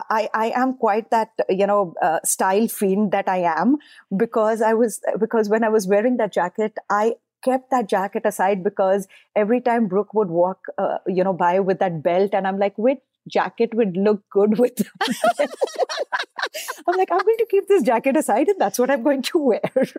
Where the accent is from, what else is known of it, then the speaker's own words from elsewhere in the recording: India; moved away; I think a lot of it I do attribute to growing up in India.